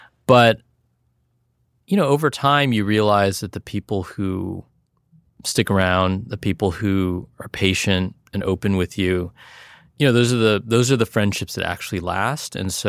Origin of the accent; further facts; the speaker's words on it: California, United States; And so for me, even growing up in the South Bay, I would always look at Japanese Americans